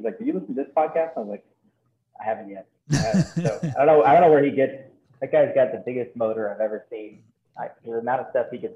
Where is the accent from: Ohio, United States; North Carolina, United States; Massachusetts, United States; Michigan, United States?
Michigan, United States; Flint; it is because I'm from Flint, Michigan.